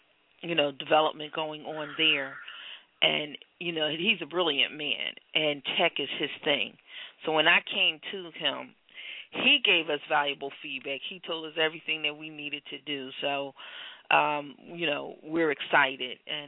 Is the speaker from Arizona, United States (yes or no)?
no; Philadelphia, Pennsylvania, United States; Yes, I'm from Philly.